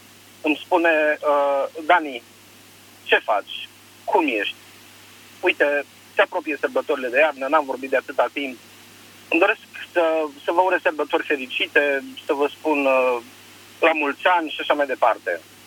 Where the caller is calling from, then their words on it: Bistrița, Bistrița-Năsăud, Romania; sunt de la Bistrița.